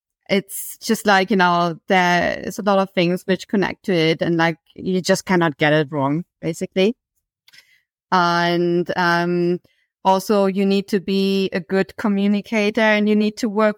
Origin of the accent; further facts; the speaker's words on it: Berlin, Germany; because I'm from Berlin and we have a very big technical university